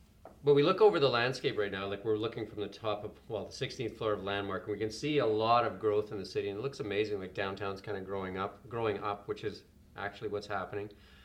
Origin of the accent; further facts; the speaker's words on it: Midway, British Columbia, Canada; I grew up in Midway, like we were talking about earlier, and we used to go to Penticton.